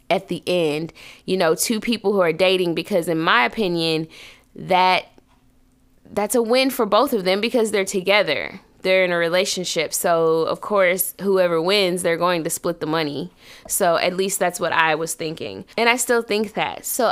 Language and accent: English; Tennessee, United States; As you guys know, I'm also from Tennessee